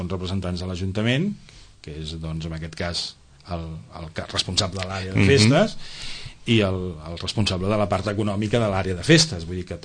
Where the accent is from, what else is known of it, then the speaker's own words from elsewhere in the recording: Molins de Rei, Catalonia, Spain; now in Sitges, Spain; Fill de Molins de Rei, sí.